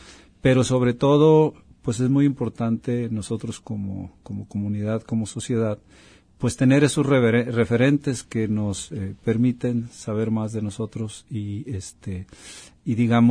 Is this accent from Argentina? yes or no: no; Autlán, Jalisco, Mexico; Aquí para definirnos como autlenses tenemos hechos, gestas y fechas y lugares que son de gran relevancia